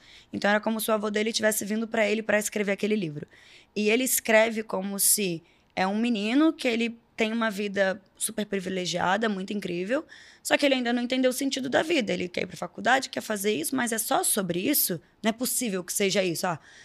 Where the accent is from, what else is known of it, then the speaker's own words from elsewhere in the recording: Brazil; born there; Nasci aqui no Brasil